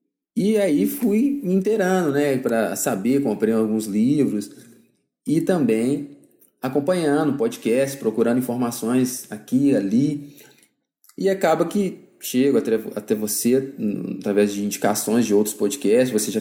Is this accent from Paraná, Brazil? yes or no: no; Belo Horizonte, Minas Gerais, Brazil; Sou de Belo Horizonte, Minas Gerais.